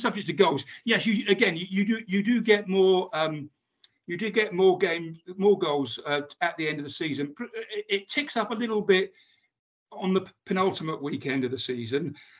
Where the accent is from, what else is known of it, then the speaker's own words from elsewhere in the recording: Bournemouth, South West England, United Kingdom; Bournemouth, which is my hometown club